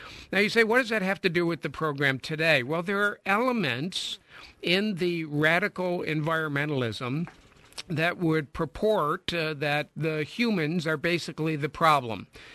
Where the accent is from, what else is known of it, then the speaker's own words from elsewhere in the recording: Buffalo, New York, United States; now in Greenville, United States; I'm from Buffalo, so I'm used to a lot of snow, but and I don't mind it.